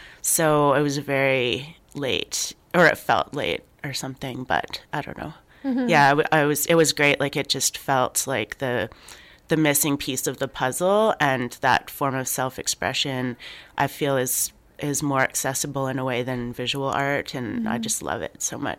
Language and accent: English; Regina, Saskatchewan, Canada; I grew up in Regina